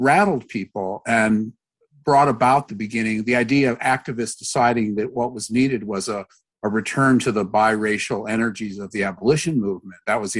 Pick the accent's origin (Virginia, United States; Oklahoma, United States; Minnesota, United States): Minnesota, United States; Minneapolis; I'm from Minneapolis originally.